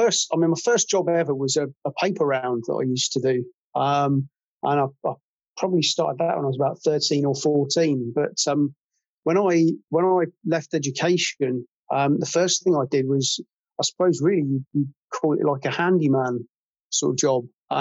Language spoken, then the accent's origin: English; Teignmouth, South West England, United Kingdom; I'm born and brought up in Tynmouth, which is up on the coast about 30 miles away from here. So I've always been I've always been in Devon, aside from my time away in the military.